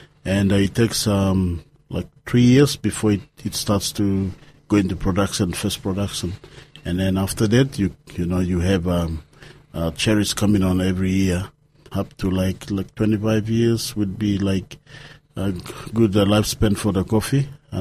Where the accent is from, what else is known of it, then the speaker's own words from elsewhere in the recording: Eastern Highlands, Papua New Guinea; now in Dunedin, New Zealand; I grew up in Papua New Guinea, in Eastern Highlands Province, in a district called Okapa District.